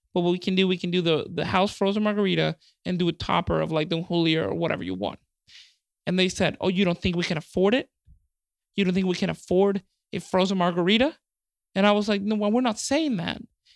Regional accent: Mexico; because I'm from Mexico, you know what I mean?

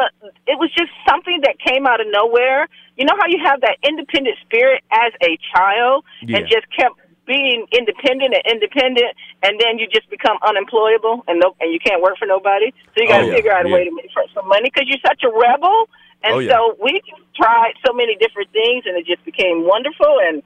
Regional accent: Bahamas; And I'm not Jamaican, but I am Bahamian, so it's in the blood.

